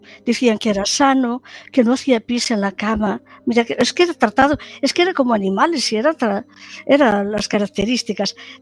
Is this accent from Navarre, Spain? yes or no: no; Galicia, Spain; Yo que soy de Puerto de Mar, pues de Puerto de Mar, en concreto de la ría de Muros y Noia